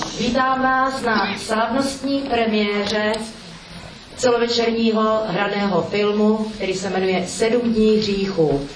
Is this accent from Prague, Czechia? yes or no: no; Ostrava, Moravian-Silesian Region, Czechia; já jsem Ostravačka